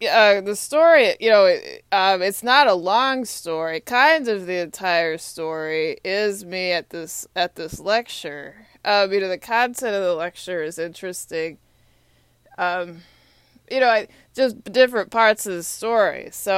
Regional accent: Austin, Texas, United States; My hometown's Austin, Texas.

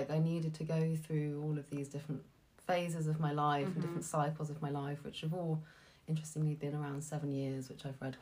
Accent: Stroud, South West England, United Kingdom; I'm from Stroud

